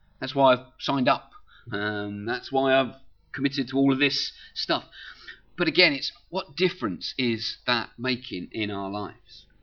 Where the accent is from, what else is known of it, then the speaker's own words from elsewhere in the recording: United Kingdom; Maybe it's because we're British